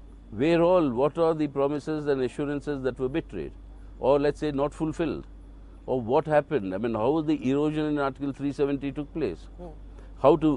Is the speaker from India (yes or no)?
yes; India; I, as an Indian parliamentarian, saying that I'm willing to talk to anybody